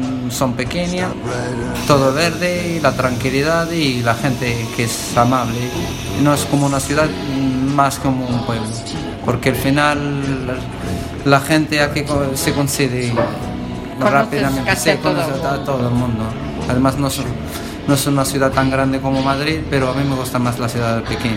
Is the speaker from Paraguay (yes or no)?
no; Morocco; now in A Coruña, Spain; Y soy más gallego casi que marroquí. Ya llevo más años aquí que allá.